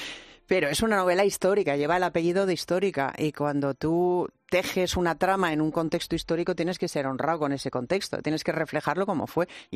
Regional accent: Spain; Las mujeres españolas tenemos, primero, una herencia ancestral de matriarcado en la cornisa cantábrica.

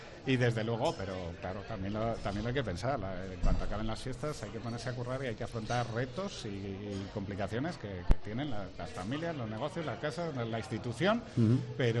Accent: Palencia, Castile and León, Spain; quizá eso somos así los españoles y los palentinos, ¿no?

